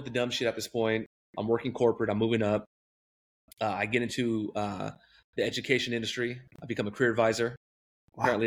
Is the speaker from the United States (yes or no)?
yes; San Diego, California, United States; Yeah, so as you can see from the hat, from San Diego, California. I'm 39 years old.